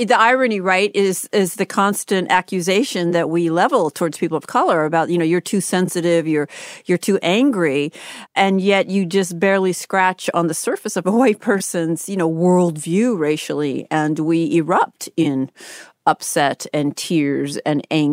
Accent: Boston, Massachusetts, United States; I'm from Boston.

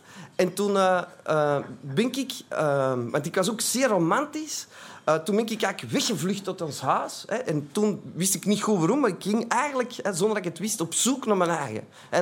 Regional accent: Antwerp, Belgium; Ik kom uit Antwerpen, hè, dat zult al horen, dus uit België.

